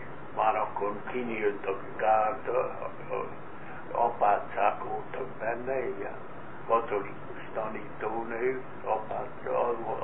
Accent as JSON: {"language": "Hungarian", "town": "Újkígyós", "region": "Békés", "country": "Hungary", "tie": "born there", "said": "1920 május 30-án születtem, Újkígyóson, Öreg utcai házba. Édesapám római katolikus volt, édesanyám református."}